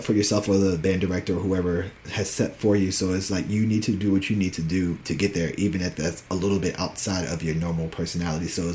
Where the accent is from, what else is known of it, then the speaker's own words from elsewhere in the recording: Richmond, Virginia, United States; I'm from Richmond, Virginia, Henrico County.